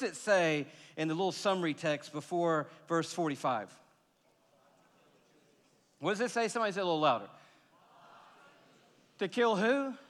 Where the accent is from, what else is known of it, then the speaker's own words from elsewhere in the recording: Atlanta, Georgia, United States; You know, growing up in Atlanta, Georgia, one of the icons of the city when I was growing up was a man named Ted Turner.